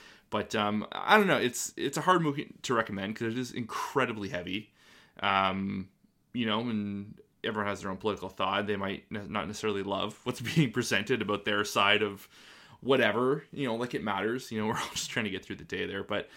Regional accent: Canada; I'm not, you know, I'm not American. I'm just an observer of, you know, kind of the politics in that country. And, you know, Canada's not like wholly different

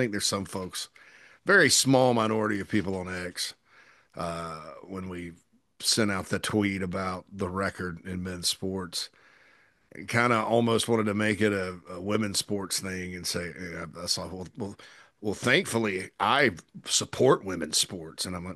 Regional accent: Spartanburg, South Carolina, United States; In the 80s, I was a young lad growing up in Spartanburg.

